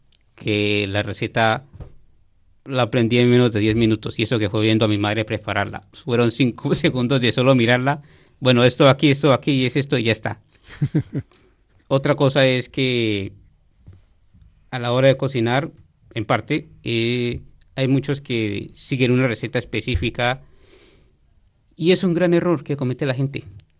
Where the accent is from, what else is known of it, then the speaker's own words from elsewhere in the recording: Colombia; now in Vizcaya, Spain; También darte a conocer de mi cultura, de mi gastronomía, la de mi país, mi ciudad natal, y el cómo es el día a día allí.